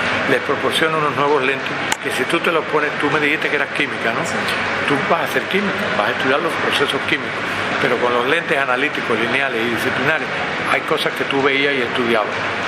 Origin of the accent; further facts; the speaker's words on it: Cuba; Yo introduje en mi país, Cuba, este campo del saber